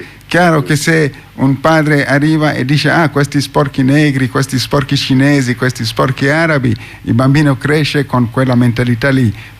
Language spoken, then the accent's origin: Italian; Tuscany, Italy; io vengo dalla Toscana, e sono stato sorpreso a vedere quanti africani vivono ad Orte